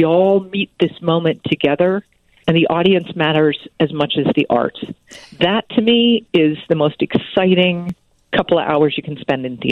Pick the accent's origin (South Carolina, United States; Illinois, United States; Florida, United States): Illinois, United States; Chicago; You know, I grew up in Chicago, and I spent a lot of formative years at the Goodman